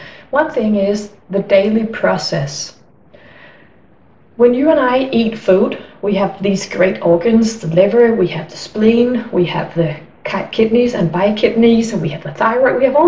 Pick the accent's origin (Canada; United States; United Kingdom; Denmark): Denmark; I'm from Denmark.